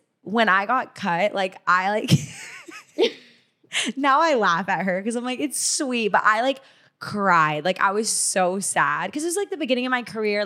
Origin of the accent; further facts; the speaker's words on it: Arkansas, United States; also born or lived in Los Angeles, United States; now in Nashville, United States; I just moved to Nashville from LA. I was in LA for 7 years and really long time. I know. So I'm originally from Arkansas though.